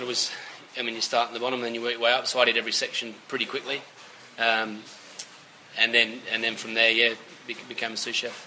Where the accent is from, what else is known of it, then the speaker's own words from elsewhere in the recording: Adelaide, South Australia, Australia; I'm from Adelaide, so I speak. I don't go, how are you going, mate? We all speak a bit posher down in Adelaide